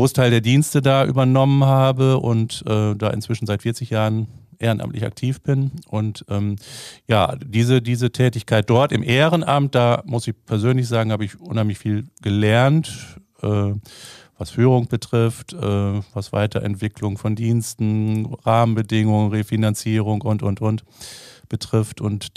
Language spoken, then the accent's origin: German; Aschendorf, Lower Saxony, Germany; Ansonsten bin ich aufgewachsen in Aschendorf, Einzelkind, hat Vor- und Nachteile.